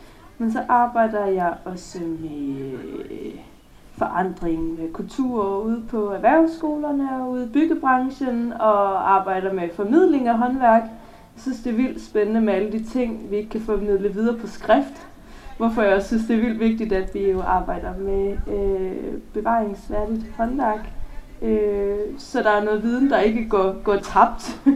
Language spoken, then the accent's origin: Danish; Aarhus, Central Denmark Region, Denmark; Jeg kommer fra Aarhus og bor også i Aarhus nu